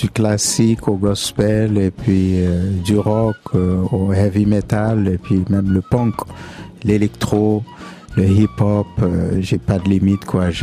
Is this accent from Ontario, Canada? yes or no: no; Montreal, Quebec, Canada; born there; nous, Haïtiens. Je suis né à Montréal de parents haïtiens